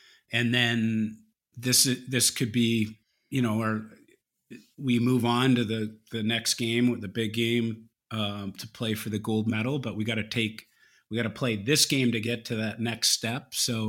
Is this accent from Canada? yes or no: yes; Canada; especially growing up in Canada